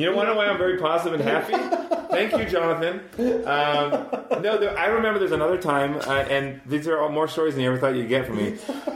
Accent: Scotland, United Kingdom; I'm Scottish.

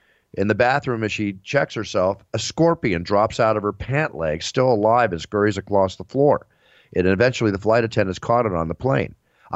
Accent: Texas, United States; And I grew up in Texas part of my life. We had tarantulas, black widow, all that stuff.

